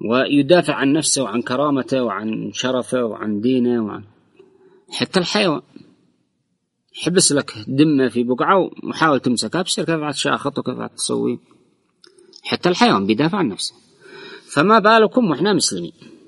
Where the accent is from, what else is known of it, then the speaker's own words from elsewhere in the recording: Yemen; عندنا في اليمن، إسلامية وحميدة وشعب محافظ